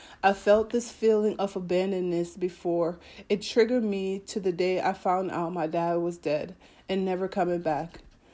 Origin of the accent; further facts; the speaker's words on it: Havendale, Saint Andrew, Jamaica; You know, big shout out to Heaven Dales. You know, from, like, that's my hometown. That's what I know. Big shout out to Jamaica.